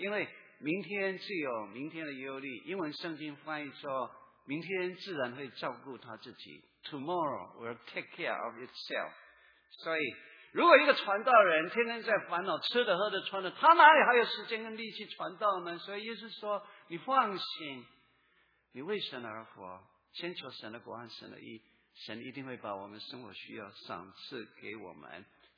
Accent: southern Taiwan, Taiwan; 哎呀，我的故乡那里刚好有日本的军队，也有马

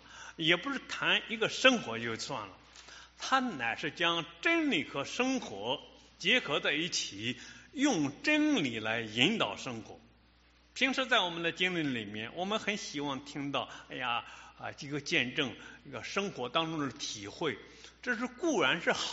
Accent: China; 特别是我们中国人呢，非常注重这一点，

